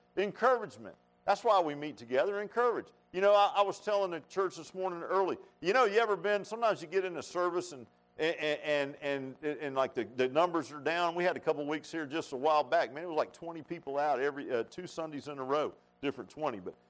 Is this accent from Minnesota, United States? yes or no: no; Virginia Beach, Virginia, United States; I grew up in Virginia Beach. Now, that's a bigger city than Buchanan, by the way, folks.